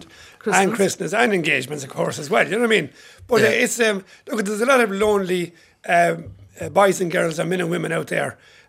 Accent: Connacht, Ireland; I'm from County Galway originally myself.

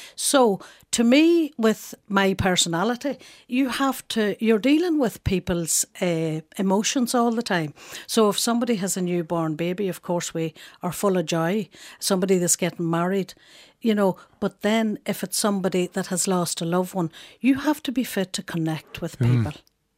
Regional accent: Monaghan, Ulster, Ireland; Yes, I'm from Monaghan Town.

